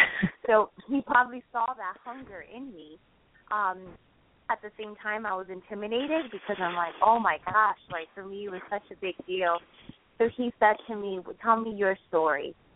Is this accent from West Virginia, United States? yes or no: no; New Jersey, United States; so I had to come back to my hometown of New Jersey.